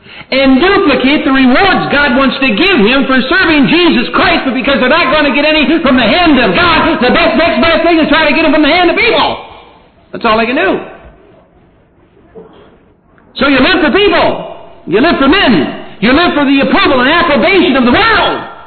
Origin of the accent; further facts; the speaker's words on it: Michigan, United States